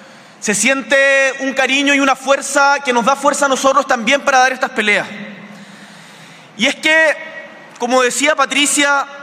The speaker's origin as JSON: {"language": "Spanish", "town": "Punta Arenas", "region": "Magallanes", "country": "Chile", "said": "Una vez estaba haciendo puerta a puerta en la ciudad de donde vengo, en Punta Arenas"}